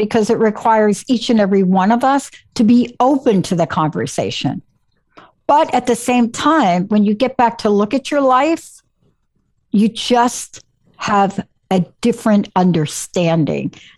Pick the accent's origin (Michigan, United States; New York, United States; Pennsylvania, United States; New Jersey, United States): New York, United States; I'm from New York. I don't stay on wrong phone numbers.